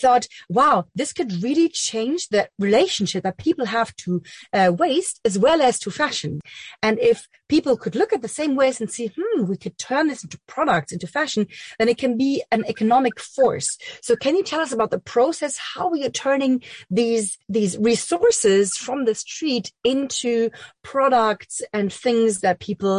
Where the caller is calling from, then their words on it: Berlin, Germany; I'm calling from Berlin, Germany.